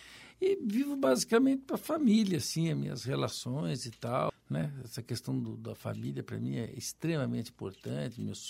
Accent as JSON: {"language": "Portuguese", "town": "Londrina", "region": "Paraná", "country": "Brazil", "tie": "born or raised there", "said": "A minha infância, ela foi vivida em Londrina. Eu nasci na rua Belém, que fica próxima ali da Vila Casoni. Quem é londrinense sabe, né? Eu morava no lado de baixo da linha. Estudei no grupo escolar Benjamin Constante"}